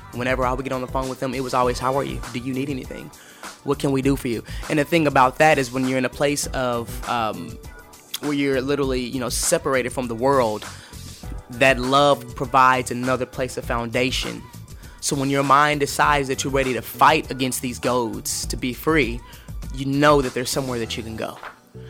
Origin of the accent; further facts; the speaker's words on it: Kansas City, Kansas, United States; So I'm from Kansas City, Kansas originally